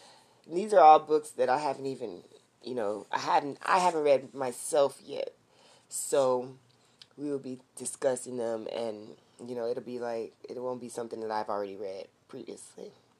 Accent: Corpus Christi, Texas, United States; because I don't know anybody else from Corpus Christi, because she's from my hometown

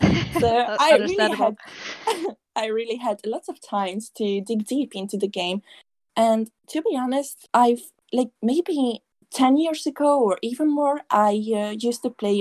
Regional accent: Hungary; English is a second language; Well, I'm from Europe, a small country called Hungary.

